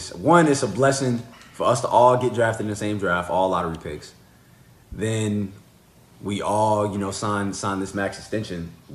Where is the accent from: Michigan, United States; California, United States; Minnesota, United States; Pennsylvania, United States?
California, United States; Sacramento; Yo, I'm from Sacramento, man. I love the Kings.